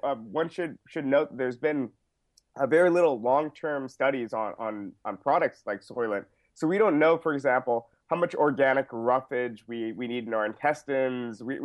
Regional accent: New York, United States; also born or lived in Trinidad and Tobago; I myself, I'm Trinidadian, I'm of Indian descent, but I grew up in New York.

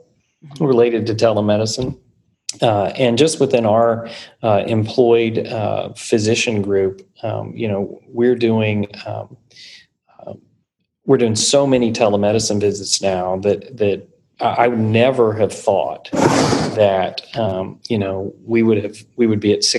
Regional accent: Indiana, United States; when I came here from Indiana, and in Indiana we had tornadoes.

